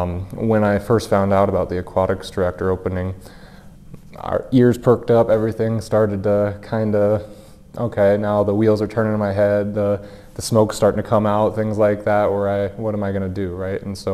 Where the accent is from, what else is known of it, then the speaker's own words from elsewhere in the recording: Lone Tree, Iowa, United States; I'm from Lone Tree, Iowa.